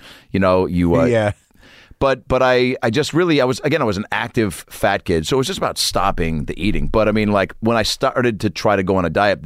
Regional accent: Lake Forest Park, Washington, United States; But I grew up in Lake Forest Park, which is about 25 minutes north of the city.

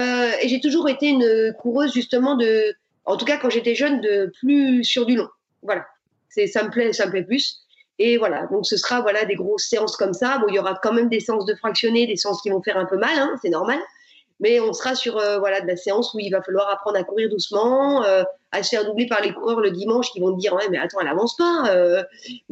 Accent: Bourgogne-Franche-Comté, France; Et puis moi, je suis originaire de Bourgogne et en fait, il y a un marathon à Chablis.

